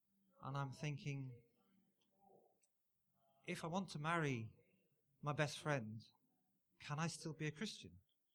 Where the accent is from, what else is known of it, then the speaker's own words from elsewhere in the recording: India; now in United Kingdom; a Indian English Christian. I grew up in India, and then I came back to this country